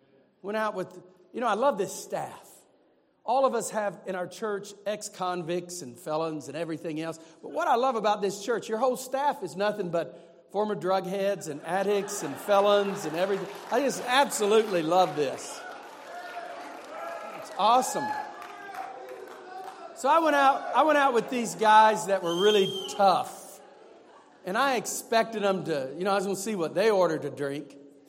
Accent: Texas, United States; I'm from East Texas, not real smart people.

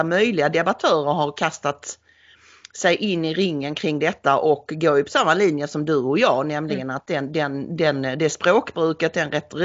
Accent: Skåne, Sweden; Jag tror överhuvudtaget att det är svårt för oss som skåningar att härma andra skånska dialekter än den vi tillhör.

